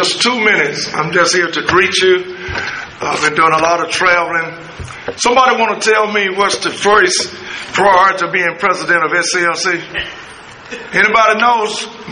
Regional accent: Tuscaloosa, Alabama, United States; It started in Alabama, and I'm from Alabama, Tuscaloosa, Alabama.

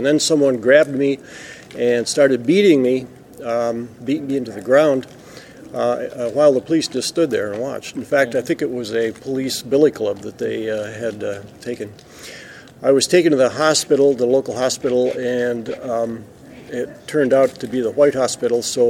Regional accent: Michigan, United States; I grew up on a farm in Michigan, and so I was pretty naive about the whole civil rights idea.

